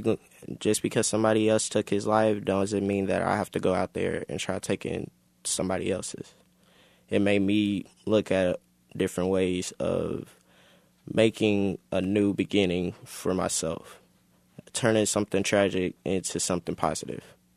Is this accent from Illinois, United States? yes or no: no; Kansas City, Missouri, United States; Well, I am from Kansas City, Missouri. I've grown up here since 16 years.